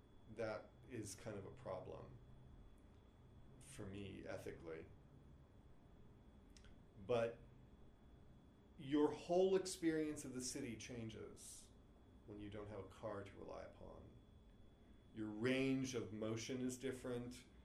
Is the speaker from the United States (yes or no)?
yes; Los Angeles, California, United States; images of my hometown, Los Angeles, seen from the point of view of a pedestrian. I don't have a car, and I get around Los Angeles on public transportation.